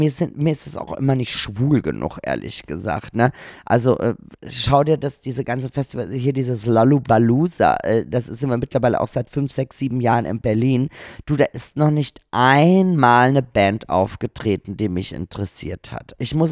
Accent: Austria; ich komme aus Österreich

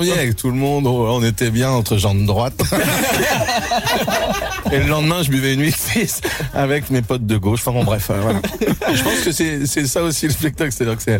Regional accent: Sainte-Foy-l'Argentière, Auvergne-Rhône-Alpes, France; Oh, Sainte-Foy-l'Argentière, je suis de Sainte-Foy-l'Argentière.

